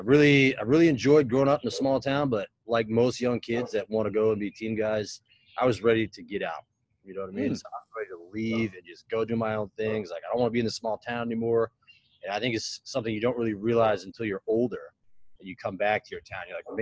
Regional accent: Maine, United States; And I grew up in a small town in Maine.

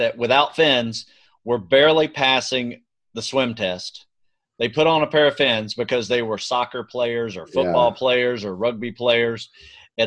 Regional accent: Florida, United States; I grew up in Florida.

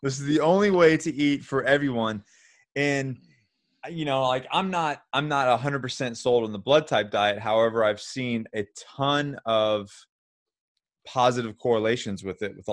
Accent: Florida, United States; You know, I grew up in Florida. I grew up in the South. So barbecue is near and dear to my heart.

